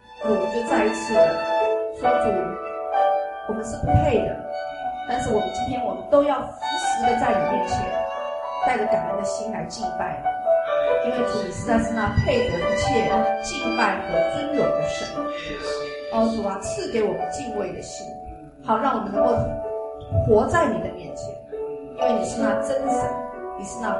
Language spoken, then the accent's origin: Chinese; China; 哦，你怜悯我们中国人，